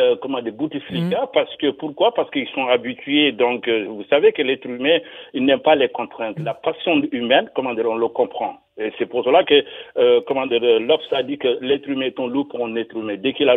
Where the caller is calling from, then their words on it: Grenoble, Auvergne-Rhône-Alpes, France; de Grenoble